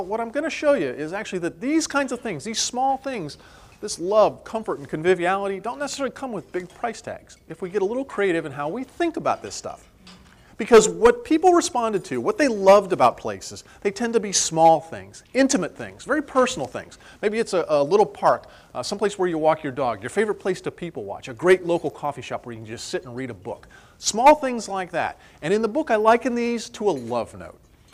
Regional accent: Ohio, United States; I grew up in Ohio, so I'm very familiar with cars that look like this in February, covered in road salt

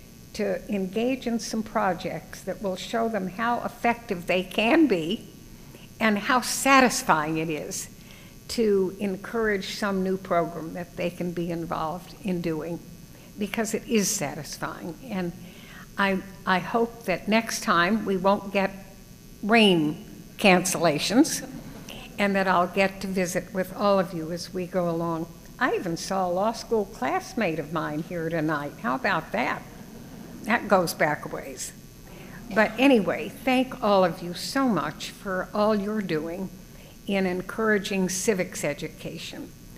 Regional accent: Arizona, United States; But I think I'm from Arizona, as you know, and there's something about the western states

